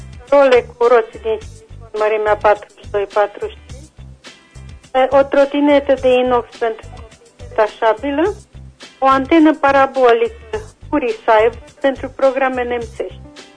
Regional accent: Reșița, Caraș-Severin, Romania; din Reșița.

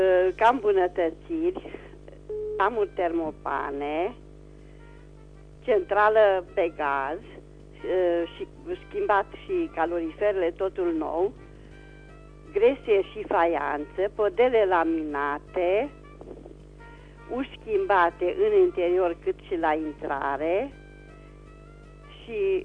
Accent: Reșița, Caraș-Severin, Romania; sunt din Reșița și am în Reșița de vânzare un apartament confort 1

